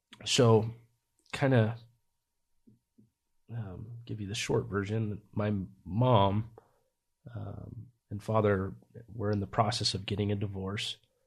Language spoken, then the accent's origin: English; Corinne, Utah, United States; I grew up in Corinn, Utah. That's where my childhood was up until I was 8 years old.